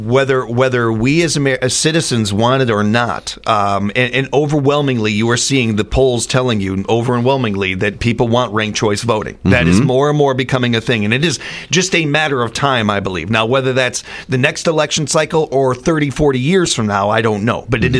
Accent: United States; I'm looking at this as an American.

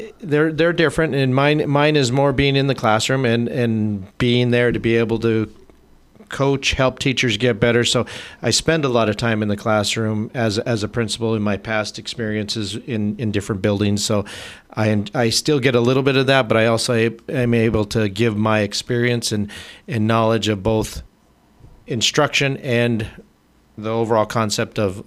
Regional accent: Utah, United States; also born or lived in Las Vegas, United States / New Mexico, United States; Born and raised in Utah, and then spent some time in Las Vegas, Nevada, working as a rec therapist, and then from there, educational background, New Mexico

